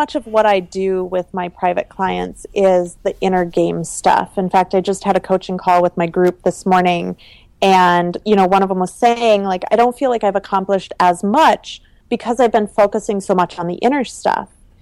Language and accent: English; Midwest, United States; So I grew up in the Midwest. I almost stayed in Minnesota and didn't go back to Italy for my grad school option.